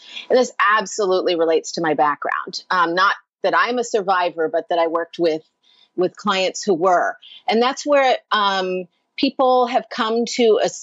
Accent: Hawaii, United States; And yes, I look like I'm straight from Ireland, but I actually am the third generation of my family to live and grow up in Hawaii.

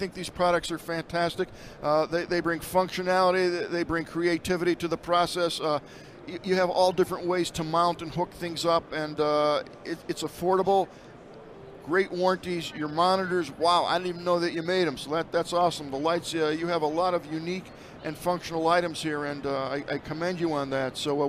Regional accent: Phoenix, Arizona, United States; We're from Phoenix, so.

